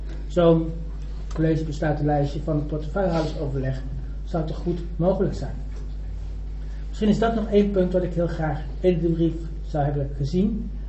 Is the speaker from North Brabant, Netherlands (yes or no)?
no; Nijmegen, Gelderland, Netherlands; born there; now in Arnhem, Netherlands; om in mijn geboortestad, in mijn geboorteplaats, te gaan luisteren hoe de gemeente Nijmegen nadenkt over die gemeenschappelijke samenwerking.